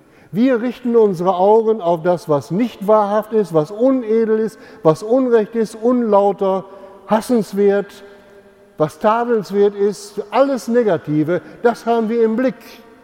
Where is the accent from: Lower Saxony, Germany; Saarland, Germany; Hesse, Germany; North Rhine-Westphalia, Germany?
North Rhine-Westphalia, Germany; So ein richtiger Knüttelpott, wie man bei uns im Münsterland sagt.